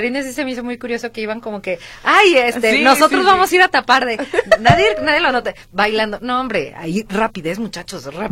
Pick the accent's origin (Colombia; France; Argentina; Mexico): Mexico; Digo, pues trabajamos fuerte en todos lados, todos los mexicanos somos súper trabajadores